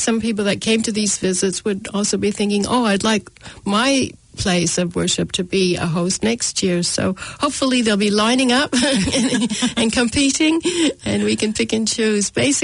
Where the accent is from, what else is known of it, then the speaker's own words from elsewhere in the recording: Canada; I'm Canadian